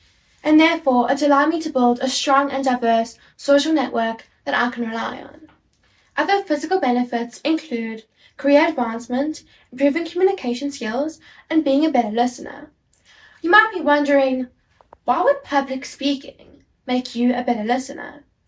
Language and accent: English; South Africa; I'm a South African